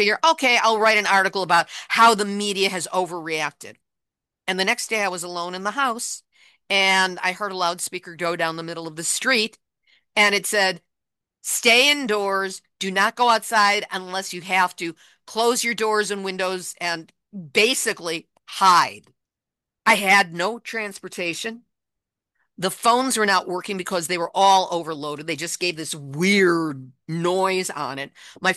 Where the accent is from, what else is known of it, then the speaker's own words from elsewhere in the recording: Chicago, Illinois, United States; I grew up in Chicago. My grandmother had a place in the Indiana Dunes